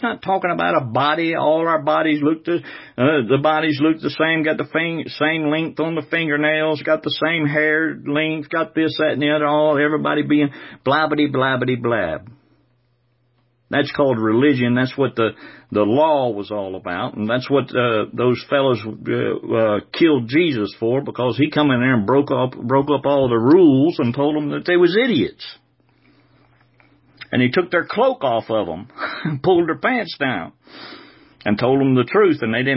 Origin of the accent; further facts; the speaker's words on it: the South, United States; I guess because I was raised in the South and that's all there was Baptist around.